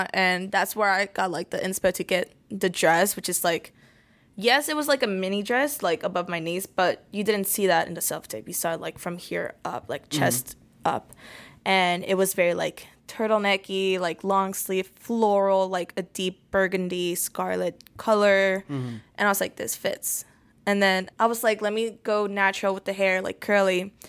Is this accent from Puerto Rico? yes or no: yes; Puerto Rico; now in United States; Like, I come from Puerto Rico, right?